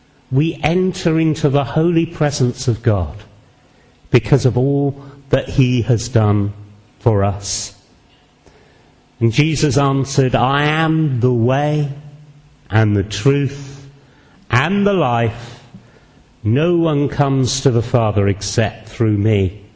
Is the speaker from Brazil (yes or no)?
no; United Kingdom; You know, we're too British. We should have a little bit of Afro-Caribbean here, shouldn't we?